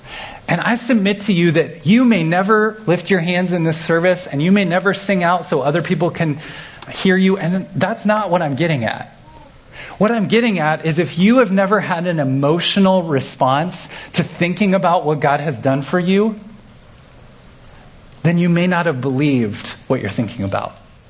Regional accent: Kansas City, Missouri, United States; I grew up in Kansas City, where there's a lot more churches that come from kind of the charismatic wings of Christianity.

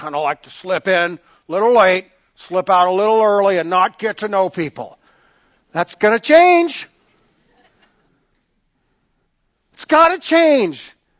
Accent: United States; I'm an American who's steeped in Western individualism.

